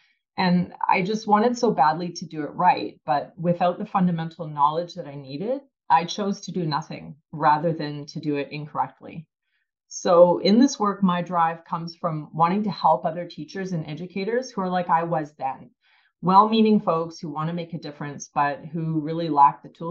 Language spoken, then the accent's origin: English; Vancouver, British Columbia, Canada; now in Kamloops, Canada; I'm originally from Vancouver, and I grew up in the land of the unceded and ancestral territory of the Musqueam, Squamish, and Tsleil-Waututh nations.